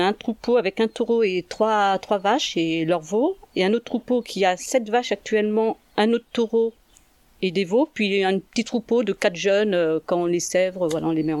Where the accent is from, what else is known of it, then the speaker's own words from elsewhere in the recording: Normandy, France; j'ai été élevée dans le Vexin normand, dans un petite maison à l'écart de tout